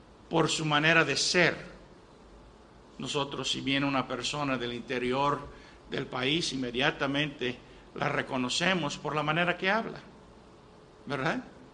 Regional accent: Yucatán, Mexico; accent: Yucatecan; a mí me reconocen por mi acento. Me dicen, tú no eres de acá. Y me molesta un poco eso, porque yo quiero hablar claramente y fielmente como buen yucateco.

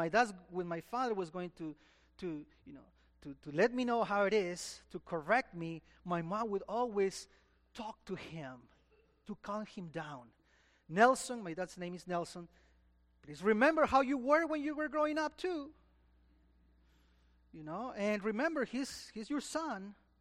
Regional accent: Lima, Peru; And I felt that pressure growing up in Peru, because my dad, as many of you know, was a Presbyterian minister there in Lima.

